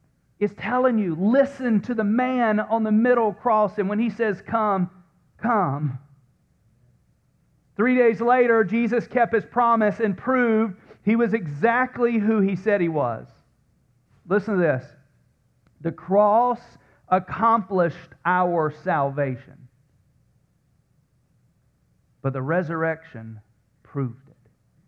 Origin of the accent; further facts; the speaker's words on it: the South, United States; like I grew up in the South, man, I made deals with God all the time.